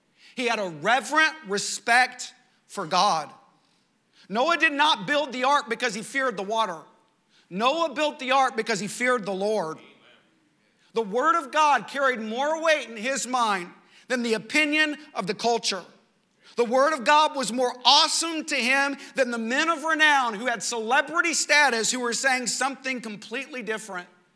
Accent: Texas, United States; Now, I grew up in West Texas. We were 5 hours away from the nearest lake.

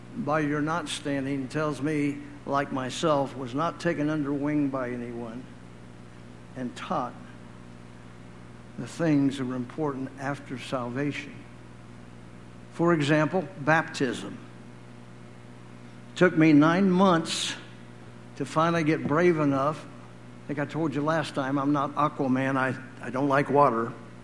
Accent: Ohio, United States; He's from Michigan, and I'm from Ohio.

